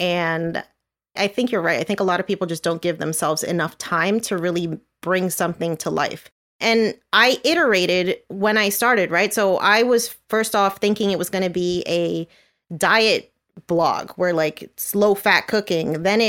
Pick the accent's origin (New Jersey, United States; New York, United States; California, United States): New Jersey, United States; now in Florida, United States; So I'm originally from New Jersey. I had moved down to Florida